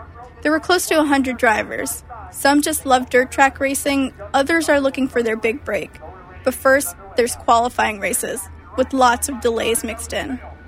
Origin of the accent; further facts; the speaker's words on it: New York City, New York, United States; I grew up in New York City watching NASCAR and Indy races, but it wasn't because I wanted to.